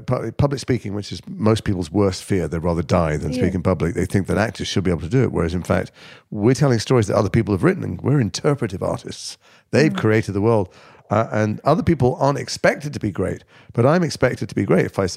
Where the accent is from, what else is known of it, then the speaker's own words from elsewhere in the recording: Liverpool, North West England, United Kingdom; I grew up in Liverpool, and those people who have a really canny ear might be able to hear the odd vowel sound buried under there.